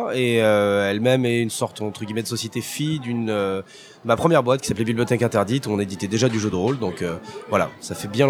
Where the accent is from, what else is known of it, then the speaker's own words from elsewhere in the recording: Nice, Provence-Alpes-Côte d'Azur, France; Je suis niçois, donc Cannes, ça ne résonne que du jeu.